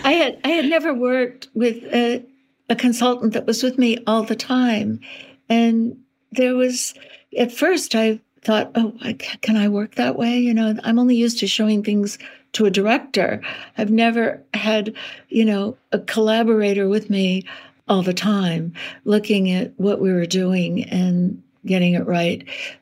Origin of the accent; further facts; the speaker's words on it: Berkeley, California, United States; I'm from Berkeley.